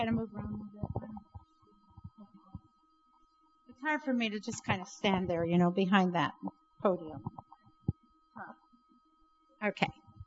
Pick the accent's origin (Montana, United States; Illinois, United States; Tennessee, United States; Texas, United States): Montana, United States; Well, you know I'm from Montana. Now, do I have an accent?